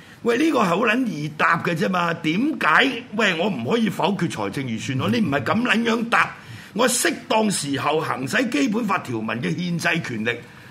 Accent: China; 即係用我哋中國人嘅説話，就係八個字

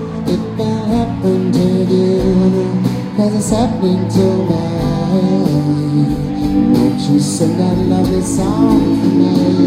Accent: Syracuse, New York, United States; also born or lived in Boston; I kind of came up musically here in Boston many years back. And of course, I was raised in Syracuse, New York, and now I live out about 100 miles west of here, so I got all these hometowns

